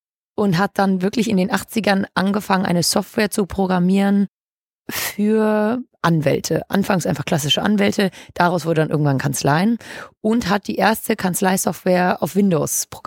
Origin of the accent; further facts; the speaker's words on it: Hamburg, Germany; born there; Ich bin 25, gebürtige Hamburgerin und vom Hintergrund eigentlich Betriebswirtin.